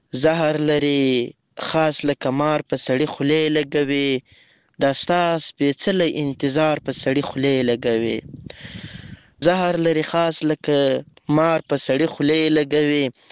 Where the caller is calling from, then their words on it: Lashkar Gah, Helmand, Afghanistan; accent: Helmandi; له هلمند مرکز لشکرګاه ښاره پیغام درته پرېږدم